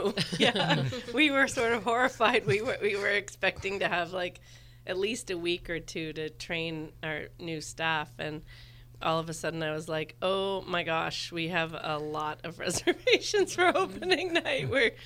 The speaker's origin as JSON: {"language": "English", "town": "Flagstaff", "region": "Arizona", "country": "United States", "lives_now": "Boulder, United States", "said": "because we came from Flagstaff, you know, you don't wave at every car"}